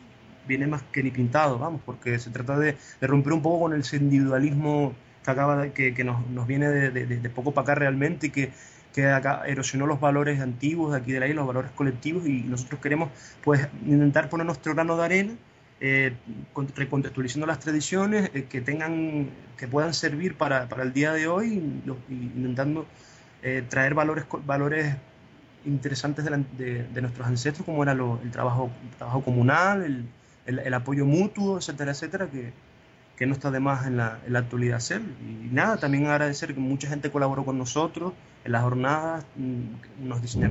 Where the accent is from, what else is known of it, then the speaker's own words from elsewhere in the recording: El Paso, Canary Islands, Spain; Son de aquí de mi pueblo, El Paso, que también están todos invitados a venir